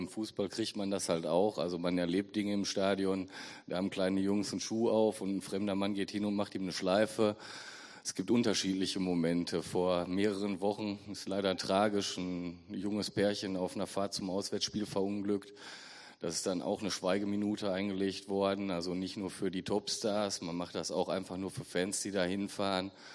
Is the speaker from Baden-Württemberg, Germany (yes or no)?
no; Witten, North Rhine-Westphalia, Germany; Ich komme aus Witten.